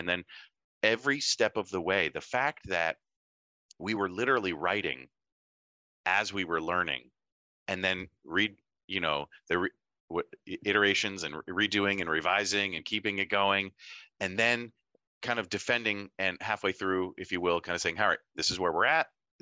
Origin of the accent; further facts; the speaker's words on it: New England, United States; I born and raised in New England, sort of, that kind of part of the country.